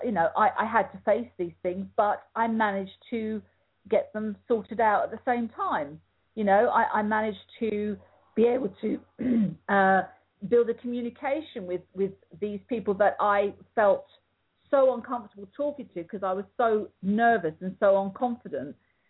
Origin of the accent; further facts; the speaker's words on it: Ireland; because I'm Irish, my name goes back to the 10th century in Ireland.